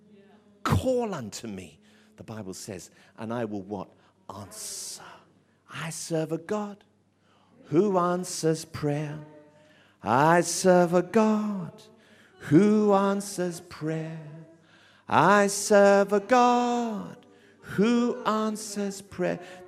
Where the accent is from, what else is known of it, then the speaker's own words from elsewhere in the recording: Tottenham, London, United Kingdom; I grew up in Tottenham, so I know what's in that river.